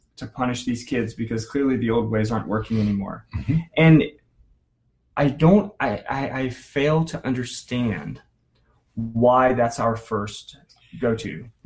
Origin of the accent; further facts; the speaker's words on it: the South, United States; you know, I grew up in the South, and so it was always yes, sir, yes, ma'am.